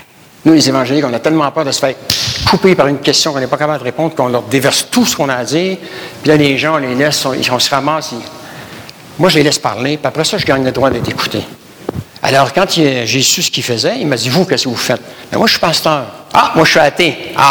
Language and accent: French; Canada; now in Belgium; Je n'ai sûrement pas d'ici avec l'accent que j'ai, hein. Et je leur dis, non, je viens du Canada.